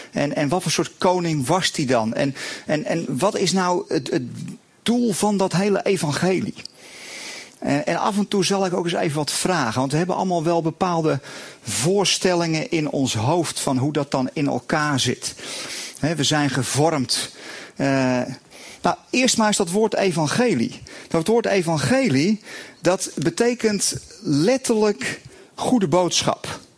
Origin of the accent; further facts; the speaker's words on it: Amersfoort, Utrecht, Netherlands; Ik kom uit Amersfoort, voor degenen die dat niet weten.